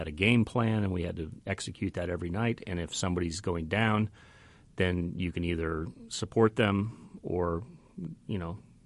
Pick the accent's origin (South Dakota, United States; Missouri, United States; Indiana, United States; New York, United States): Indiana, United States; Terre Haute; born there; I was born in Terre Haute, and so every Thanksgiving, every Christmas was, you know, the exact same meal, but they were good.